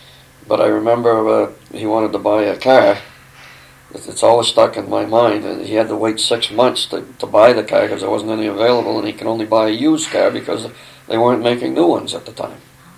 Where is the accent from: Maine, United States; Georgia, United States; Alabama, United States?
Maine, United States; Auburn; also born or lived in Lewiston; I was born in Lewiston, August 1941. Brought up in Auburn, went to Edward Little High School.